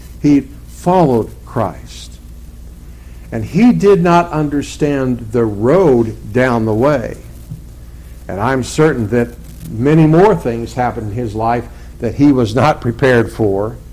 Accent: Cochise, Arizona, United States; there was a family I grew up with in Cochise, 7 boys, biggest bunch of rednecks you ever met in your life.

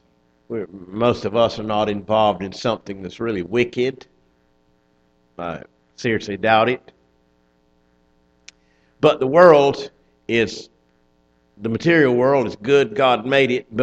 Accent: Lumberton, North Carolina, United States; also born or lived in Moore County; I remember I was brought up in the summers in Moore County. I was born in Lumberton, was there school time in the winter with my parents, and was at my father's home, my grandparents' old home, the Blue Place

